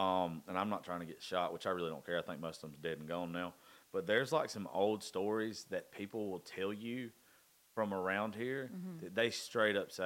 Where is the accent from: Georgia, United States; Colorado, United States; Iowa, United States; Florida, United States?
Georgia, United States; Like, I grew up in Dodge County